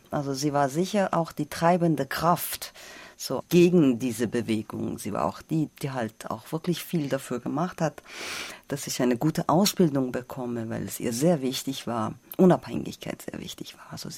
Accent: Tehran, Tehran Province, Iran; Ja, ich komme aus Persien, wie ich immer sage, obwohl man das heutzutage nicht mehr sagt. Also ich bin in Teheran geboren, ja.

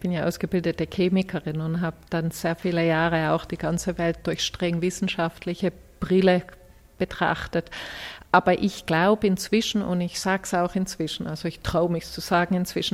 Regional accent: Alabama, United States; Also ich bin in Alabama ja aufgewachsen

